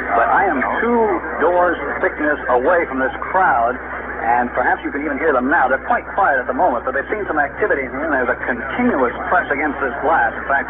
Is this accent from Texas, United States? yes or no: yes; Texas, United States; now in Pittsburgh, United States; Well, as a Texan moved to Pittsburgh, we certainly wish you well in Texas.